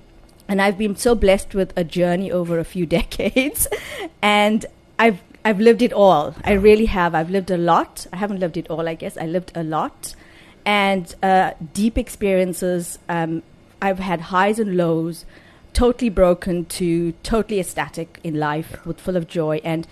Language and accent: English; Chatsworth, KwaZulu-Natal, South Africa; So I grew up in Chatsworth, and I used to do music.